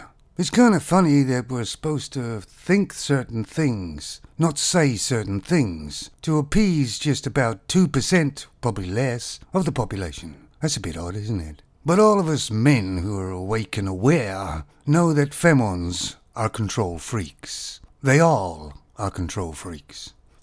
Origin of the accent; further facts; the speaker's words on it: Canada; I'm from Canada and I used to live in a very small little town. You know the towns where you cough one end and you've got pneumonia the other.